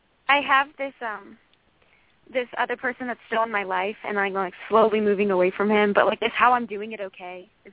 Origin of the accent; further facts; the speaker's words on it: North Carolina, United States; I'm from North Carolina.